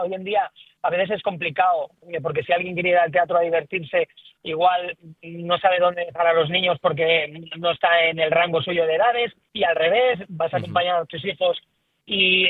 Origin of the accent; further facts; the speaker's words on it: Alicante, Valencian Community, Spain; now in Madrid, Spain; Yo soy de Alicante, vivo en Madrid, pero vivo en la sierra... Y tengo dos estufas de leña, vivo en el campo, hachas, troncos, o sea, me refiero, soy muy campestre, muy de monte.